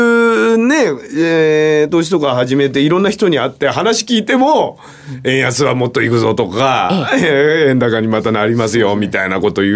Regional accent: Aichi, Japan; まあ僕の地元の愛知県の企業ですから

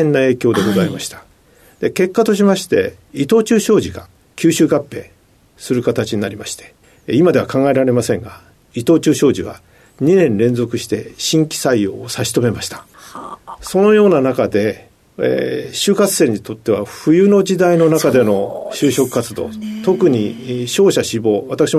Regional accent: Tokyo, Japan; born there; 1954年9月25日に東京で生まれました。

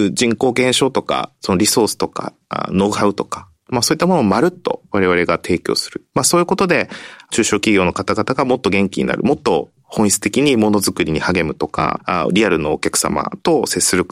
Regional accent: Fukuoka, Japan; 私も地方の出身なので、まあ、私の地元で営業して A8 ネットのサービスを使ってもらって、まあ、福岡なんですけど

